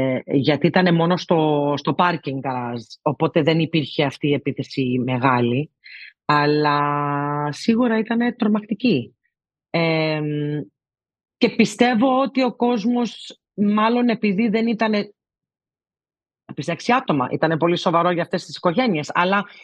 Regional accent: New York, United States; εγώ γεννήθηκα στη Νέα Υόρκη, στη γειτονιά που λέγεται Αστόρια. Όπως καταλαβαίνετε, είναι πολλοί Έλληνες εδώ. Μεγάλωσα με πάρα πολλούς Έλληνες γύρω μου, ιδιαίτερα με νησίριους, γιατί οι γονείς μου κατάγονται

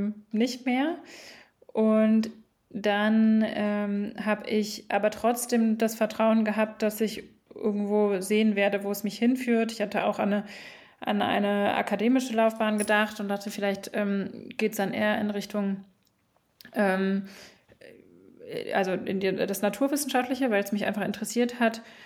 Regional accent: Düsseldorf, North Rhine-Westphalia, Germany; Genau, wir kommen ja beide auch aus Düsseldorf

